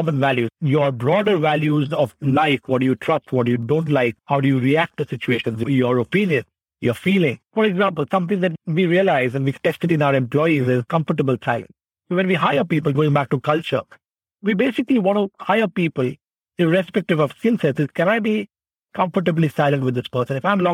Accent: India; also born or lived in Indonesia; when I was growing up in India, Indonesia, even in college in NUS

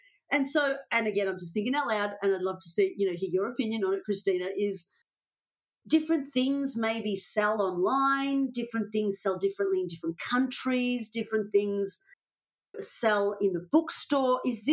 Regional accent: Australia; I am Australian

